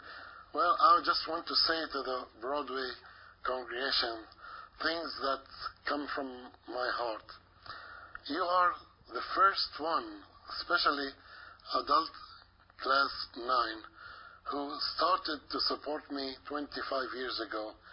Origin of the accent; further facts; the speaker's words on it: Nazareth, Northern District, Israel; I'm from Nazareth, Israel. I believe in Jesus Christ and came to be a member of the church in 1971.